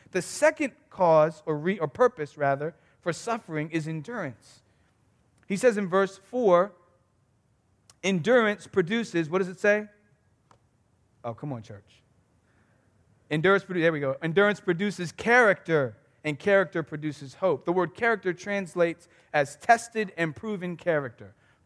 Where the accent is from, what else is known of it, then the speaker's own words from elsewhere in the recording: Philadelphia, Pennsylvania, United States; Like I'm from Philly. So I'm driving through.